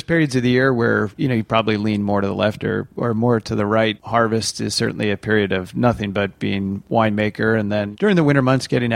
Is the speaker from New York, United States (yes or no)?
no; Delaware, United States; also born or lived in Maryland; But in Delaware and Maryland is where I was born and raised.